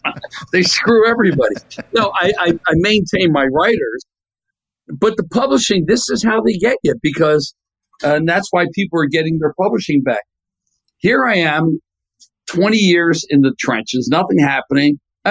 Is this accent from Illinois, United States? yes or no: no; Philadelphia, Pennsylvania, United States; I grew up in Philadelphia with American Bandstand.